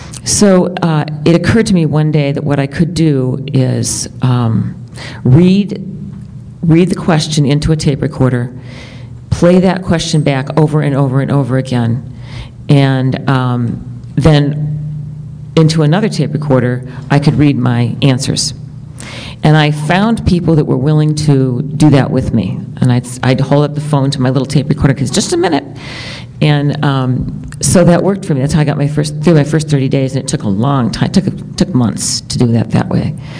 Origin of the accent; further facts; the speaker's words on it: Cleveland, Ohio, United States; I am from Cleveland, Ohio.